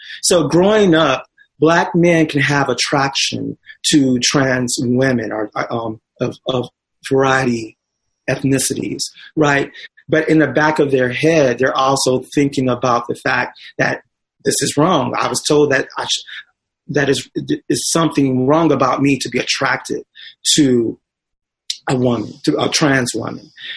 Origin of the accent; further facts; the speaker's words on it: Texas, United States; I'm from Texas, and I know that it's very different.